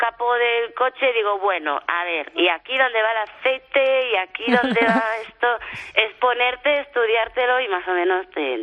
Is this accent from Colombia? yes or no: no; Galicia, Spain; como gallega, pues la morriña que siempre te entra de la tierra.